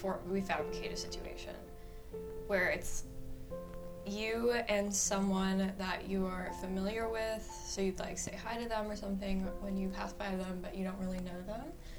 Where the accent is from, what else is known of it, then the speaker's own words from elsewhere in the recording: Arizona, United States; Noam Chomsky moved to my hometown in Arizona because he retired there and he's now a professor at U of A.